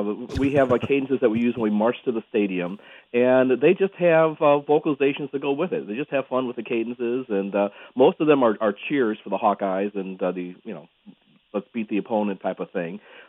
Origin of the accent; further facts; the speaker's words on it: Chicago, Illinois, United States; And I grew up in Chicago, in suburban Chicago, so I grew up WLS and Don Geronimo.